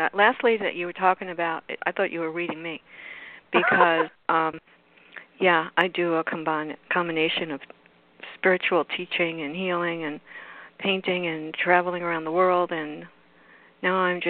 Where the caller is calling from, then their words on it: Florida, United States; My name is … I'm from the sunny Florida, hot Florida.